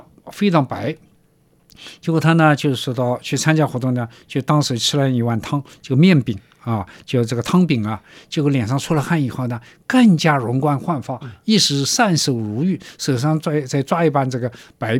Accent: Gaochun, Jiangsu, China; 其实现在有很多人像我们家乡高淳有那个乌米饭

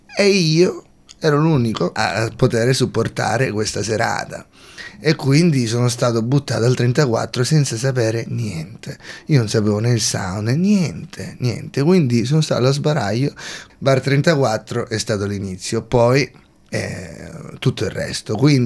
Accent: Torregrotta, Sicily, Italy; moved away as an adult; also born or lived in Edinburgh, United Kingdom; Ho 25 anni, vengo dalla Sicilia, provincia di Messina, Torre Grotta. Ho vissuto lì fino a quando avevo 18 anni, poi sono andato via e sono andato in Scozia, a Edimburgo. Ho vissuto lì per 3 anni e mezzo.

